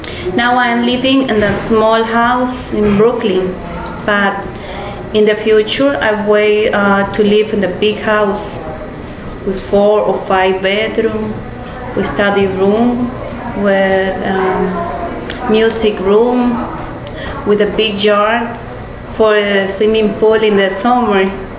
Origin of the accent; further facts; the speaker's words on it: Dominican Republic; I am from the Dominican Republic. My mom is from Dominican Republic too. … My father is from Puerto Rico, Fajardo.